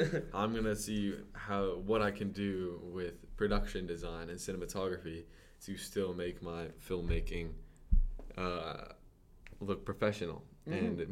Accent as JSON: {"language": "English", "region": "Tennessee", "country": "United States", "said": "I am from Tennessee."}